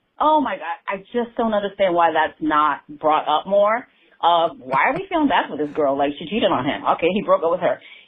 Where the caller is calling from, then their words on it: Brooklyn, New York, United States; I'm calling from Brooklyn, New York.